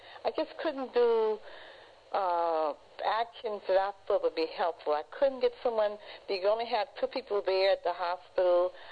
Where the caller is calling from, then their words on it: New York, United States; We're calling from Harlem.